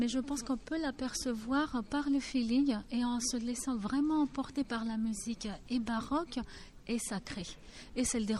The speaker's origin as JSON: {"language": "French", "town": "Athens", "region": "Attica", "country": "Greece", "tie": "born there", "second_language": "French", "said": "Je suis née à Athènes. Mes origines évidemment sont byzantines et de l'Asie mineure."}